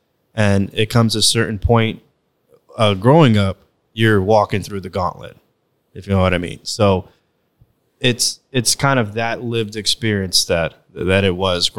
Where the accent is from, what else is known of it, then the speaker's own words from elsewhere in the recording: New York City, New York, United States; my father is from the Dominican Republic. My mother's from Puerto Rico. And I'm one of six kids. And, you know, growing up in the South Bronx